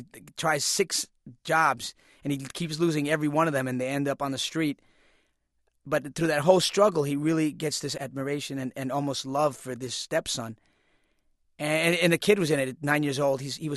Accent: United States; that's always been my goal, because I grew up in America and had to fight a negative image.

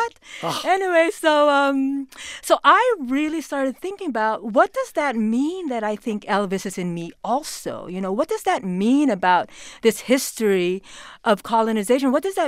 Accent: Philippines; myself, as a Filipino, I recognize the colonizer in me. You know, I speak English. I mean, I grew up learning in English.

